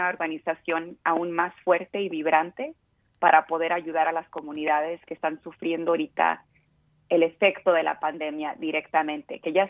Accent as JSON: {"language": "Spanish", "town": "Huntington Park", "region": "California", "country": "United States", "tie": "born or raised there", "said": "Crecí en Huntington Park, que es una ciudad en Los Ángeles, en el condado de Los Ángeles, que es la mayoría de la comunidad es inmigrante, de inmigrantes de México, de Centroamérica, de otras partes de Latinoamérica."}